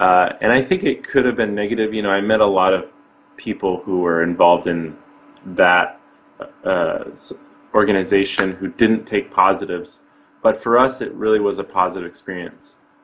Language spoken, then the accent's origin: English; Yale, Michigan, United States; Yale, Michigan, when I was, I think, 5 or late 4. And that's kind of where I grew up until I was 18. Growing up in Michigan was interesting.